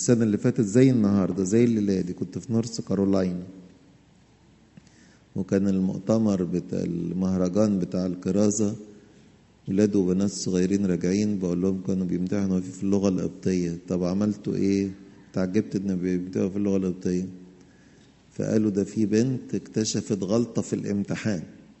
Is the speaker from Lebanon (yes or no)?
no; Egypt; يبقوا معتزين ان احنا مصريين وفخورين